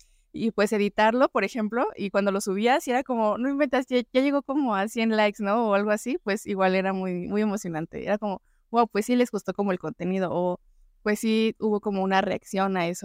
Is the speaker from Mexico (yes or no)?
yes; Mexico; no es lo mismo arreglar un problema como mexicanos a arreglar un problema como japoneses